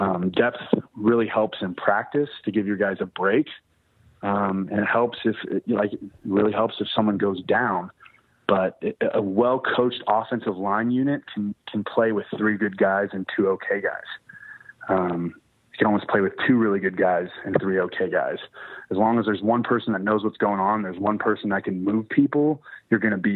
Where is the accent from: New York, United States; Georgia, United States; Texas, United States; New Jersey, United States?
Texas, United States; Dallas; now in Oklahoma City, United States; I mean, I was raised in Dallas. That's my hometown.